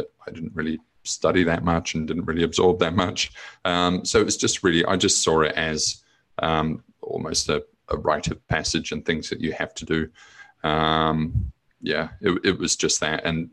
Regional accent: New Zealand; moved away as an adult; now in Australia; I moved country at that time. So I moved from New Zealand to Australia.

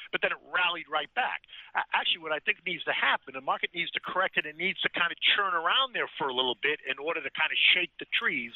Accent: Boston, Massachusetts, United States; now in New York, United States; Italian, well, really a Bostonian, but yeah, I've been in New York for 38 years, so so you could say I'm a New Yorker.

